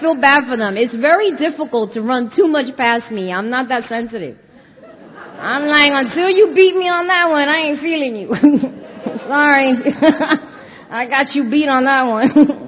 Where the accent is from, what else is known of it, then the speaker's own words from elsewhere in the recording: Puerto Rico; accent: Puerto Rican; My accent is strong, right? Oh, my God. Okay. That Puerto Rican is coming out.